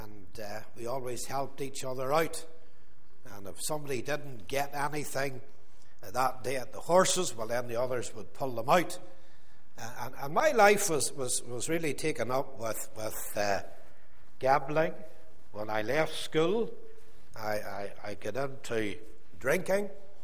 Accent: Belfast, Northern Ireland, United Kingdom; I'm born and brought up in the Lower Shankill, in a place called Brown Square. And it was a real hot loyalist place, just on the verge of a Catholic place

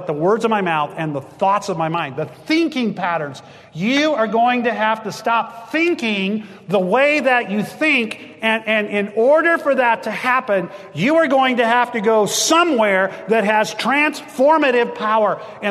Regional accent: Texas, United States; I grew up in South Texas, and the highest thing in South Texas is the overpass where I grew up on Highway 85.

